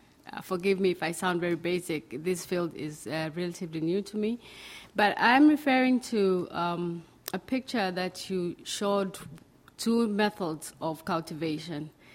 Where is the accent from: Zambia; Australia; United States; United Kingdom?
Zambia; I'm coming from Zambia.